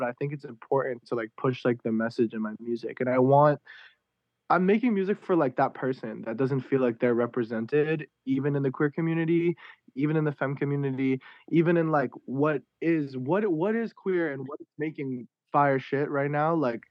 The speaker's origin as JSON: {"language": "English", "town": "Long Island", "region": "New York", "country": "United States", "tie": "born or raised there", "said": "Because I grew up in Long Island, and Long Island is pretty dope."}